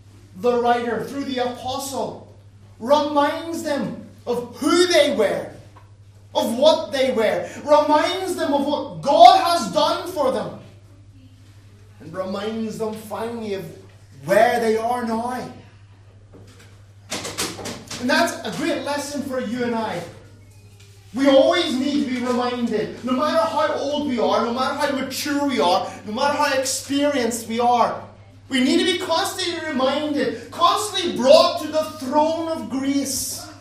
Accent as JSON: {"language": "English", "country": "Ireland", "said": "because I'm an Irish man"}